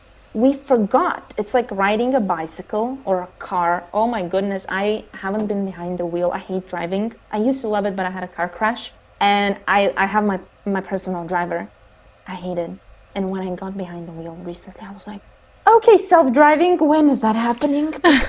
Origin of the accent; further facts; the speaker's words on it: Bulgaria; So I grew up in a very poor country. I was born in Bulgaria. It's tough.